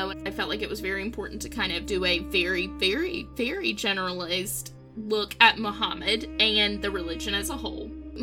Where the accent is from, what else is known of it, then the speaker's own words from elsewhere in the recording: Deep South, United States; So, I grew up in the Deep South, in case you can't hear it.